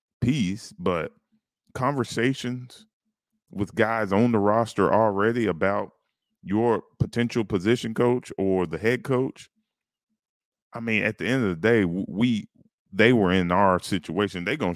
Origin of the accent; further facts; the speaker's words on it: Duncan, South Carolina, United States; He grew up in Bowling Springs. I grew up in Duncan.